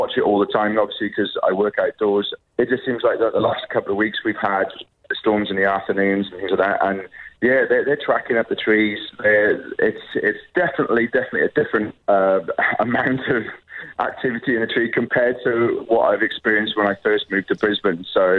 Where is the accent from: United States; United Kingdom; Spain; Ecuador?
United Kingdom; I'm very aware of it being British and climbing up trees as I usually do.